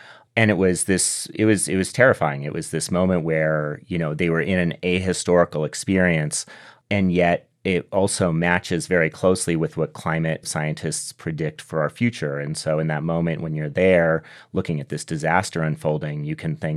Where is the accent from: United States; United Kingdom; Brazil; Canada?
United States; Southwest; because I grew up in the Southwest, and so I've always been aware of water and drought issues.